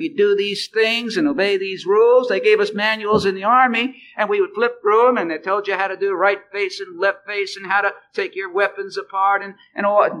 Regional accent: New York City, New York, United States; I grew up in New York City. I grew up on Neptune Avenue, one block away from Coney Island, near Bay 7.

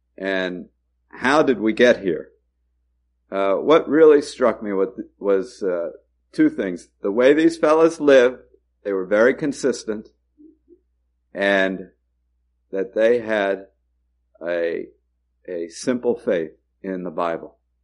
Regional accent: New Jersey, United States; I was raised here in Monmouth County. I went to a prep school in New Hampshire my sophomore year in secondary school.

